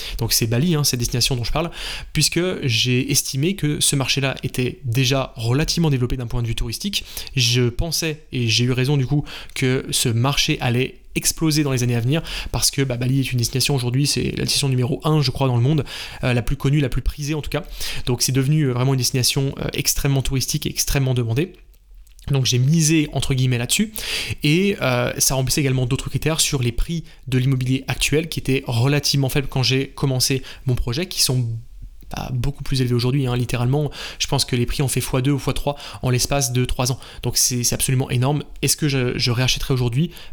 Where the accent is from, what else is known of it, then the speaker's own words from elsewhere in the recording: France; pas dans mon pays d'origine qui est la France